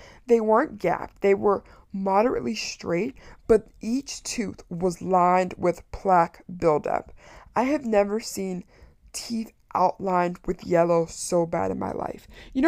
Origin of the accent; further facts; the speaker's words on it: Maryland, United States; oh no, I'm not actually from Connecticut, I'm from Maryland.